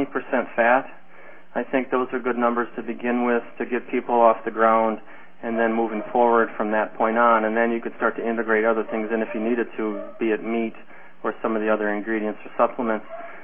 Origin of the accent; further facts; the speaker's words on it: Detroit, Michigan, United States; Well, I grew up in Detroit, and then went to vet school in East Lansing